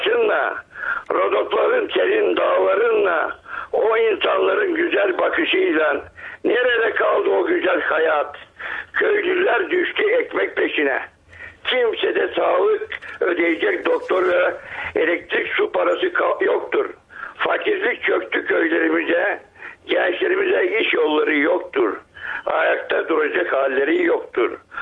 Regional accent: Malko Yonkovo, Razgrad Province, Bulgaria; Ben İspek Belediyesi'ne bağlı olan Malko Yonkova Köyü'nden yazar … 1954 yılında doğdum.

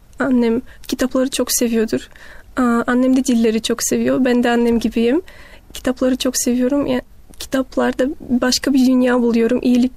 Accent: Bulgaria; moved away as an adult; now in Germany; Burada doğdum. Burada annem, babam. Burada 18 yıl hayatımdan burada durdum.

